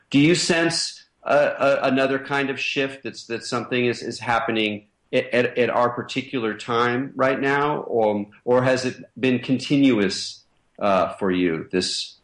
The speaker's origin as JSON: {"language": "English", "region": "California", "country": "United States", "said": "I'm a man, I'm a Californian, I'm 47 years old"}